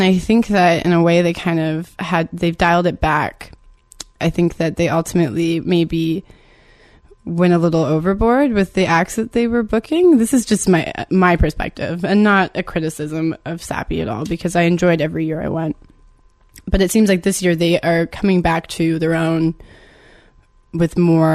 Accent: Sackville, New Brunswick, Canada; since I grew up in Sackville for the most part

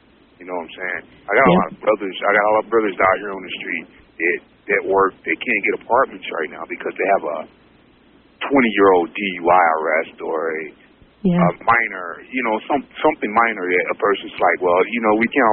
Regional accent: Portland, Oregon, United States; I'm from the St. Francis area.

